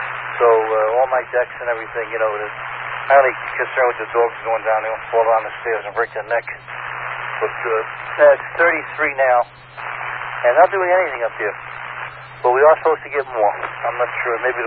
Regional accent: New York, United States; I'm from Long Island originally, so it's different, you know.

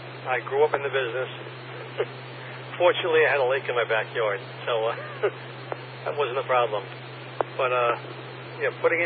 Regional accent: Islip, New York, United States; Islip Village. That's where I was on a lake. We had a house on a lake. Nice community. Nice little hamlet.

